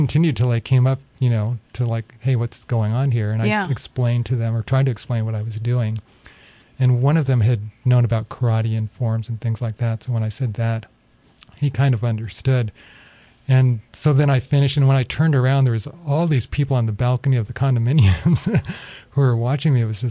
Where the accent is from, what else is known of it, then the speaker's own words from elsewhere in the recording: Florida, United States; So I grew up in Florida